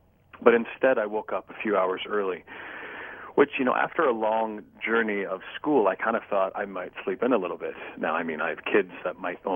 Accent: Canada; being a Canadian, I'm a foreign student in the U.S.

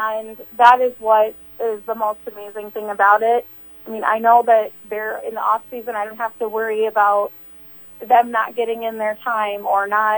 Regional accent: Yankton, South Dakota, United States; I grew up in Yankton, so I played soccer in Yankton from like 14 years old to 19

